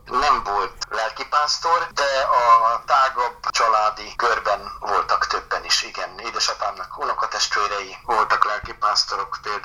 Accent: Uzhhorod, Zakarpattia Oblast, Ukraine; moved away as an adult; now in Hungary; Ungváron születtem, szürteközségben nőttem fel, nevelkedtem. A középiskolai tanulmányaimat is ott végeztem végig magyar nyelven, általános és középiskolát egyaránt.

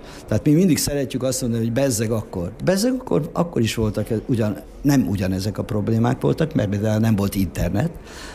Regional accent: Homrogd, Borsod-Abaúj-Zemplén, Hungary; és hát Homrogdon voltunk, tehát én már oda születtem, ott nevelkedtem

